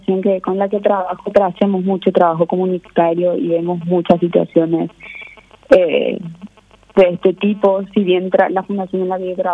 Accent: Paraguay; La verdad que el como paraguayo nos caracteriza luego también, creo, la solidaridad

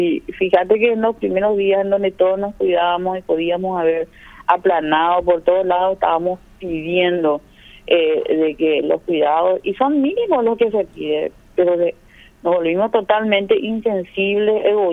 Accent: Paraguay; no sé cómo somos los paraguayos bastante especiales

